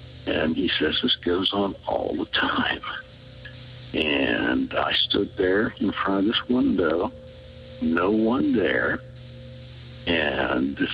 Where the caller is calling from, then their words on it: Ohio, United States; Hello, I'm calling from Ohio.